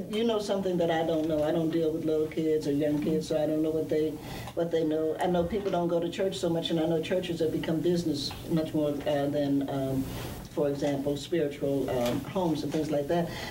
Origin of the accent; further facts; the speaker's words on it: Southern United States, United States; I'm a Southerner, so I love to cook.